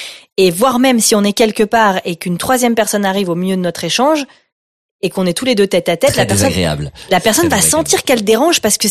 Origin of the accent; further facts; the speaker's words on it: France; je suis française